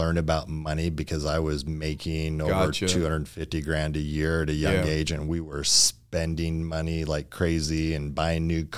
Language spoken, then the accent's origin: English; St. George, Utah, United States; I was born and raised here in St. George and I love dirt bikes, motorcycles, still passionate.